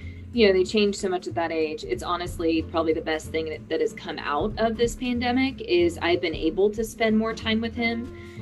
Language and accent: English; Houston, Texas, United States; also born or lived in Montana; So I grew up, I was born in Montana, but grew up in Houston, Texas.